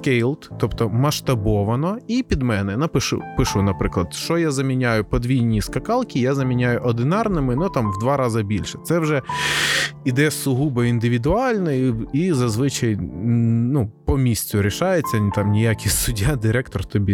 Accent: Rivne, Rivne Oblast, Ukraine; now in Kyiv, Ukraine; Я з Рівного, і в нас там дуже широко розповсюджений суржик. Я, переїхавши в Київ, почав вчитись розмовляти більше українською. Но до сих пір я забуваю деякі слова.

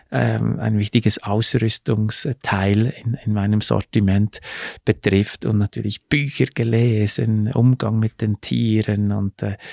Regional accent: Bern, Switzerland; Also ich habe ja meine Wurzeln in der Schweiz, bin auch in der Bernstadt Bern geboren.

